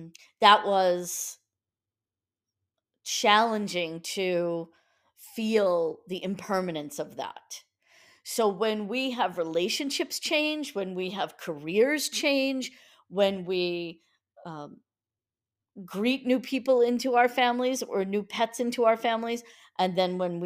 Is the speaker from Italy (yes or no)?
no; Massapequa, New York, United States; I was the founder of a yoga studio in my hometown of Massapequa in New York for about 15 years.